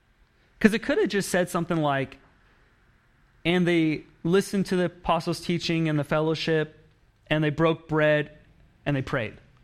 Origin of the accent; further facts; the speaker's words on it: Oregon, United States; but I grew up in Oregon, so I was done with the rain for the rest of my life.